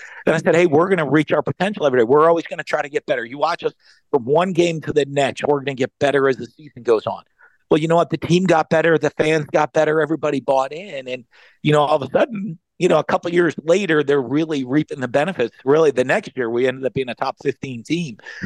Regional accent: Northeast, United States

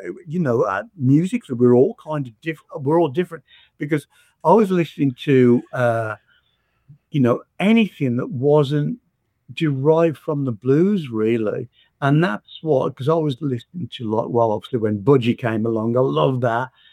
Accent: Birmingham, West Midlands, United Kingdom; And then when I saw … in 1978 supporting … in Birmingham, my hometown

